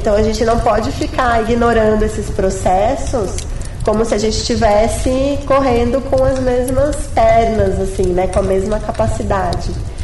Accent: Porto Alegre, Rio Grande do Sul, Brazil; Eu sou gaúcha também, né? Porto Alegre é um lugar em que a gente tem, assim, um contato com a língua espanhola muito, né?

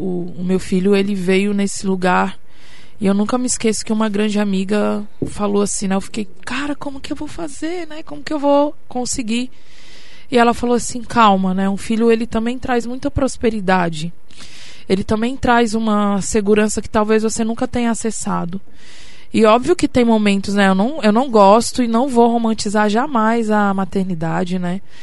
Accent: Brasília, Federal District, Brazil; now in Curitiba, Brazil; Sou brasiliense, radicado em Curitiba há 15 anos e comecei a cantar profissionalmente aqui também.

